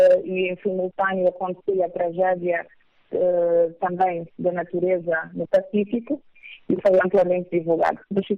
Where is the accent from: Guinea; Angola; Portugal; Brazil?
Angola; como bons angolanos que somos